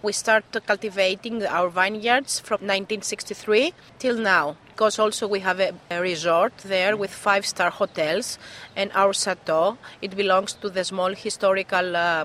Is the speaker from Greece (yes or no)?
yes; Greece; English is a second language; Yes, I am from Greece.